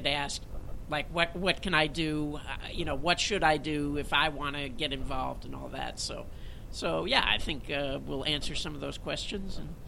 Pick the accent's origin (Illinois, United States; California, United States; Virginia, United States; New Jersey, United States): Illinois, United States; Chicago; You know, I grew up in Chicago, and the winter is insane.